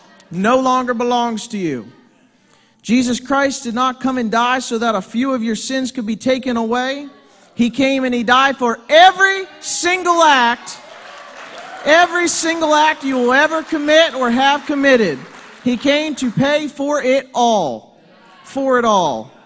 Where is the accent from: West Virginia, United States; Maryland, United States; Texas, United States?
Maryland, United States; Hancock; I'm from Hancock, Maryland.